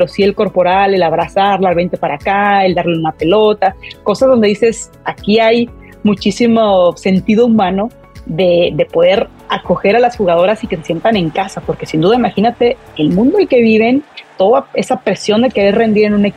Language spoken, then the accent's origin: Spanish; Mexico; now in Scotland; yo soy una futbolista mexicana